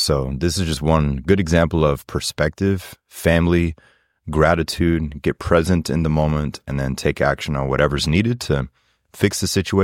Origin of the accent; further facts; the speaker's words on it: Germany; now in Florida, United States; And as a child, I grew up in Germany, so I'm pretty used to the cold. But then my adult life, I've lived in Florida. So I'm a Floridian.